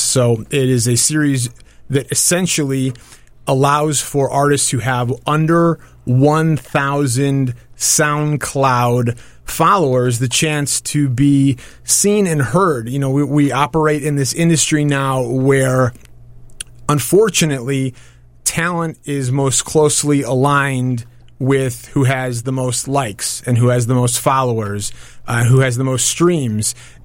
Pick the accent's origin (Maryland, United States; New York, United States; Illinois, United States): Illinois, United States; Skokie; also born or lived in Highland Park / Glenview; So I'm born and raised in Illinois. I was born in Highland Park. I lived a very short period of time in Glenview, Illinois.